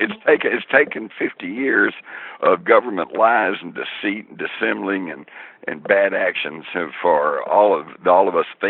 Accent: Texas, United States; and I grew up in Texas, we had guns, and we went out and shot guns, big deal.

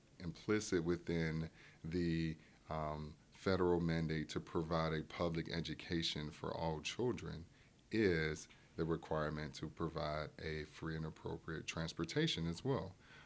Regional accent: Pascagoula, Mississippi, United States; the yellow school bus would say, I'm from Pascagoula, Mississippi.

